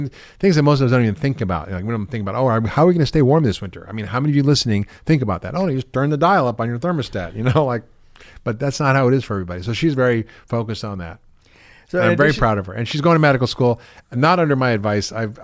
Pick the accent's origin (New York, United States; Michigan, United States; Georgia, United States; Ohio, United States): New York, United States; Queens; I mean, I grew up in Queens in a very poor neighborhood.